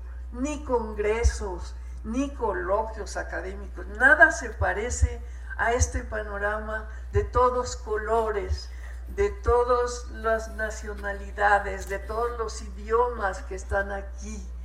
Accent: Mexico; Yo, como mexicana, en mi escuela oficial nunca me hablaron de estos pueblos mayas

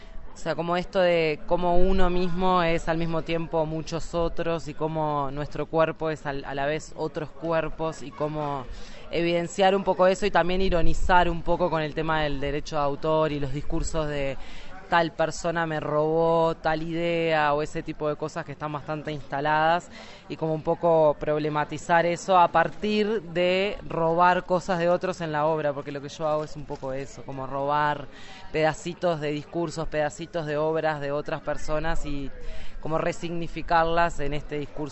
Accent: Montevideo, Uruguay; vengo de Montevideo, Uruguay.

